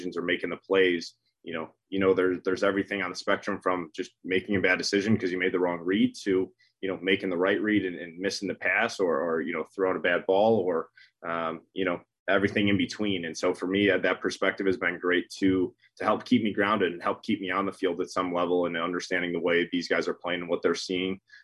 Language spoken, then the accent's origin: English; Ohio, United States; So I grew up, spent all my time in Ohio except for summers. So I was born in Cincinnati, but played every summer back in Orchard Park, New York.